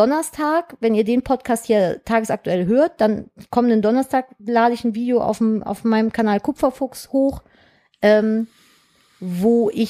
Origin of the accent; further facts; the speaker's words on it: Cologne, North Rhine-Westphalia, Germany; ich bin in Köln-Nippes groß geworden und wir haben zu sechst in einer 50 Quadratmeter Wohnung gewohnt